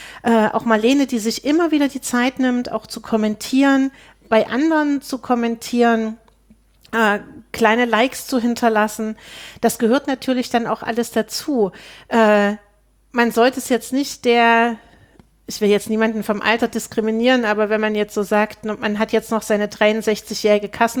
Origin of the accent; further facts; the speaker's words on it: Zeitz, Saxony-Anhalt, Germany; ich komme aus Zeitz ursprünglich. Das liegt 30 Kilometer von Altenburg weg.